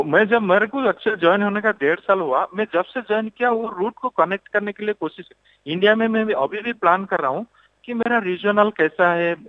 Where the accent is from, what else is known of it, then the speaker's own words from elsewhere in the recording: Odisha, India; मैं ओडिशा से हूँ तो ओडिशा का टेक्सटाइल बहुत रिच होता है इंडिया में